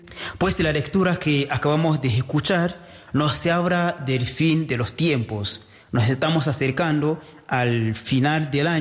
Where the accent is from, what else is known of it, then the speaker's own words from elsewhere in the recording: Spain; now in Rwanda; somos españoles de nacimiento, ¿no? Aunque estemos aquí en Ruanda, pero venimos de allá.